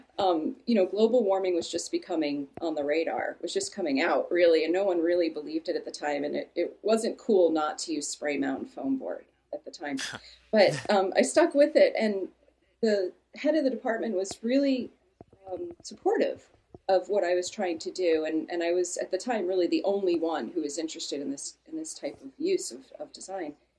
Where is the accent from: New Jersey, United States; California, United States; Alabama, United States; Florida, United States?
Florida, United States; Miami Beach; And growing up in Miami Beach and never even really having touched a cow, I was pretty much the last student to go.